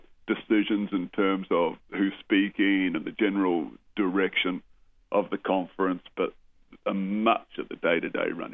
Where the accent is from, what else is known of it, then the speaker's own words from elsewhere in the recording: Australia; I'm all Australian, but there is something about that jersey